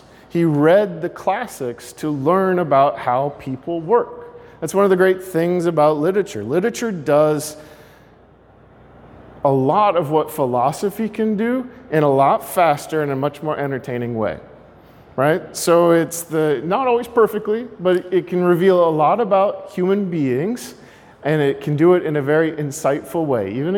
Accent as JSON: {"language": "English", "region": "the South", "country": "United States", "tie": "born or raised there", "said": "I grew up in the South, so you get this on your street corners."}